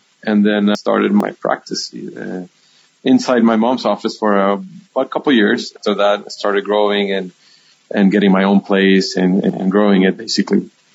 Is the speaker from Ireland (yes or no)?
no; Humacao, Puerto Rico; My hometown of Humacao.